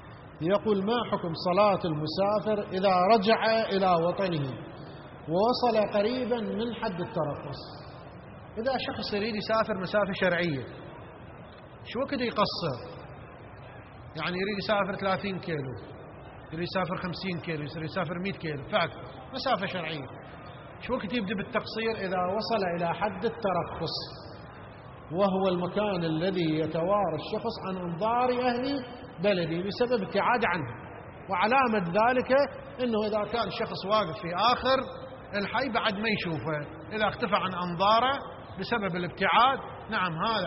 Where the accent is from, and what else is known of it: Iraq